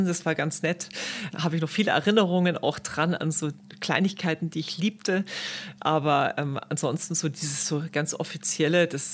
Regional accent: Starnberg, Bavaria, Germany; Ich bin in Starnberg groß geworden

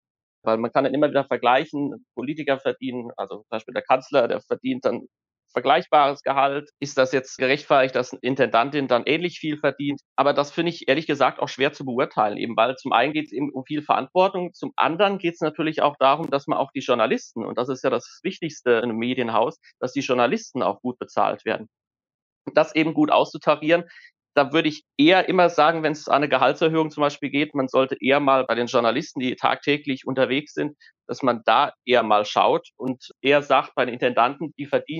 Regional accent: Enkenbach-Alsenborn, Rhineland-Palatinate, Germany; ich komme aus Enkmar-Alsenborn. Das liegt bei Kaiserslautern, also in der Pfalz.

